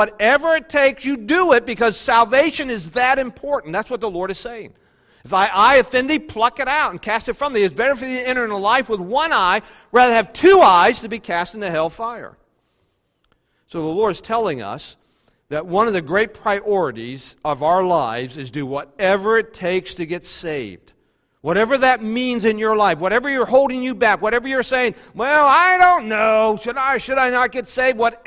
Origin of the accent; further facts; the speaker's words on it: West Virginia, United States; I'm from West Virginia. This is a true story.